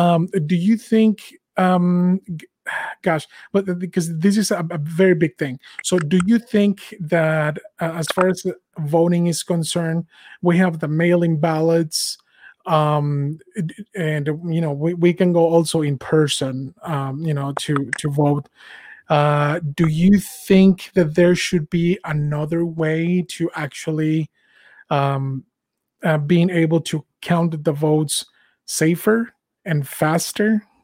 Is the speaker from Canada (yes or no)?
no; Mexico; English is a second language; I was born and raised in Mexico, voting down there.